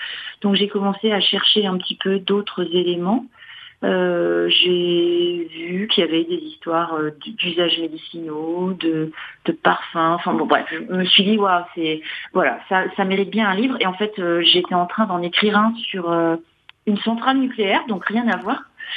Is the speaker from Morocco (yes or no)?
no; Nantes, Pays de la Loire, France; moi je suis nantaise